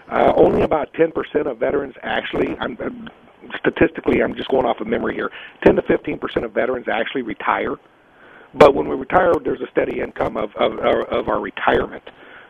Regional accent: Milton, Florida, United States; Well, you know, I'm a Floridian. I'm from the Pensacola area up in Milton, Florida. I like Florida.

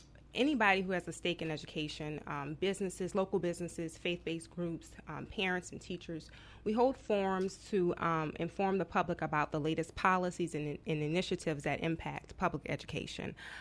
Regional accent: New Orleans, Louisiana, United States; Well, not in this community. I'm from New Orleans originally.

